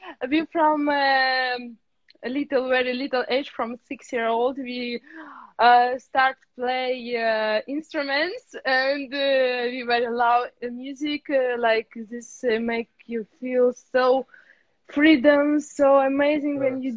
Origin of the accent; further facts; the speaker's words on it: Russia; English is a second language; also born or lived in Prague; now in Paris, France; I'm from Russia, but I was studying in Prague in college for a musician. And now in Paris, I become study in Belgium Royal Conservatory.